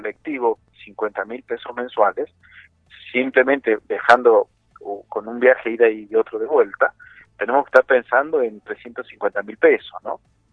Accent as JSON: {"language": "Spanish", "country": "Argentina", "said": "me obliga como ciudadano, me obliga como docente, me obliga como argentino."}